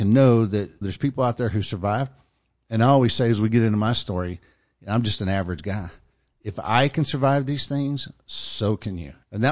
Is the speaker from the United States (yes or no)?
yes; Houston, Texas, United States; So growing up in East Houston in the 70s and 80s and 90s.